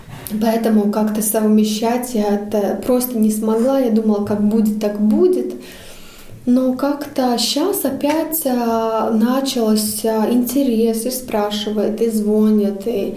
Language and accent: Russian; Bauska, Bauska Municipality, Latvia; now in Riga, Latvia; Я не из Риги, да, я из Бауска, да. Но в Риге уже 25 лет живу, больше, чем в Бауске. В Бауске 20. Прожила. Ну, 19, так где-то.